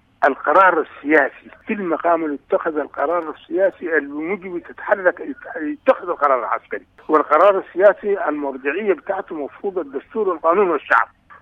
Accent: Sudan; نعم أنا من السودان

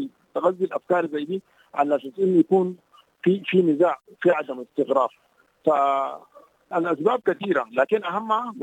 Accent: Kordofan, Sudan; خاصة عندنا في كردفان بيجدد سنويا مع نزول الأمطار،

